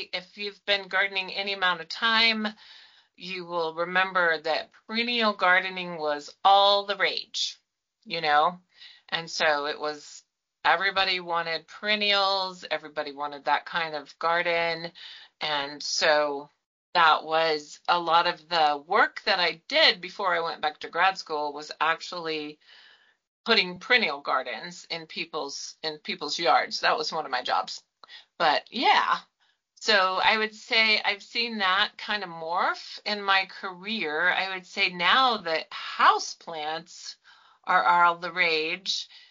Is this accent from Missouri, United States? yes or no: no; Colorado, United States; also born or lived in Louisiana; And so then we moved from Louisiana back to Colorado, where I'm from. And I worked for a little while I did various things. We live remotely then, and we still live remotely now in southwestern Colorado.